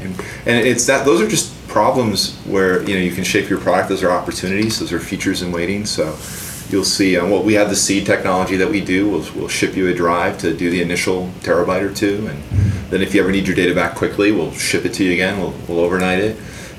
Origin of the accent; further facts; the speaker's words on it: Minnesota, United States; I don't know if it's because I'm from Minnesota, but I find Amazon's pricing to be outrageous